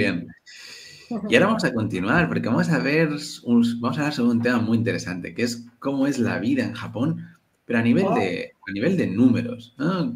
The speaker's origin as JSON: {"language": "Spanish", "town": "Barcelona", "region": "Catalonia", "country": "Spain", "said": "vengo de Barcelona, yo soy de Barcelona"}